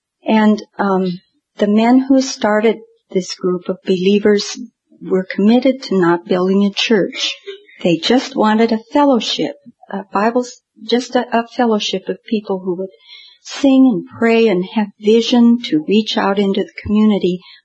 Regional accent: Great Falls, Montana, United States; just about the same size of the town that I grew up in Great Falls, Montana.

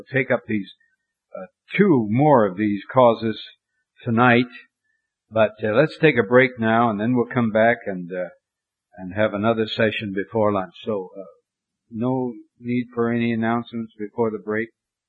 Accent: Montana, United States; I grew up in Montana where in the cold, cold winters, it was very, very difficult taking bath.

